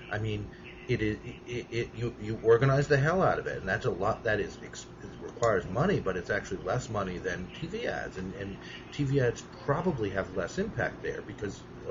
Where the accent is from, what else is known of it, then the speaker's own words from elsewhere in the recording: Connecticut, United States; I've always liked Chris Dodd, and I'm from Connecticut and all that.